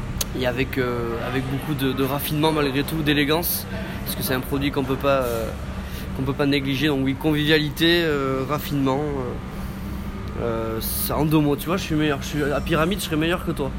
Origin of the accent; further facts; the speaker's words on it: Nouvelle-Aquitaine, France; born there; Je suis né au Pays Basque